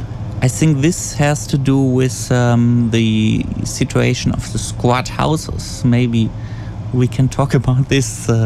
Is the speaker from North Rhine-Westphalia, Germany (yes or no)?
yes; Cologne, North Rhine-Westphalia, Germany; Well, I personally, I am from Cologne, and in Cologne there's absolutely no way of getting this drink.